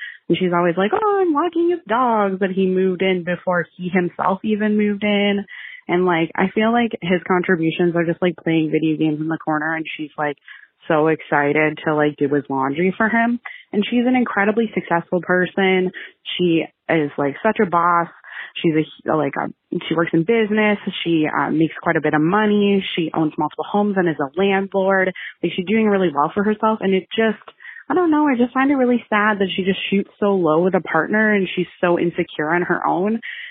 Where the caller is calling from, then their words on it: Canada; I'm calling you from Canada.